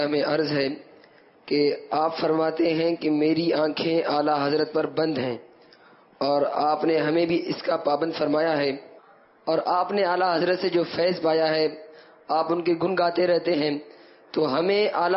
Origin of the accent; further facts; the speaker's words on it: Balochistan, Pakistan; میں بلوچستان سے تعلق رکھتا ہوں ماشاءاللہ